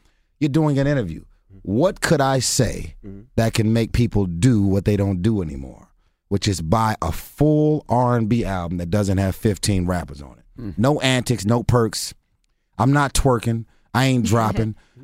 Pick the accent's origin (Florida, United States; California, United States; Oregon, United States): California, United States; Los Angeles; South Central LA, Watts. Lived in Watts for 19 years. I was born in Watts.